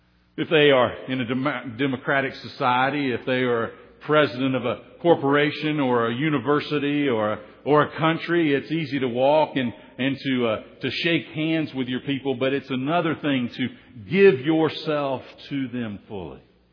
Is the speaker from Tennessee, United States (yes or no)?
yes; Tennessee, United States; When I was a boy, I grew up on the Tennessee River, actually off a big soddy lake, which was off of the Tennessee River.